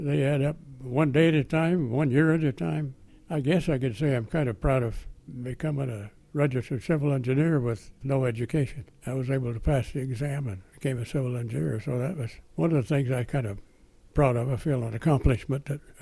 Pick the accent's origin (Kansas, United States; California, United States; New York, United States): California, United States; Fresno; I was from Fresno. There's no water in Fresno.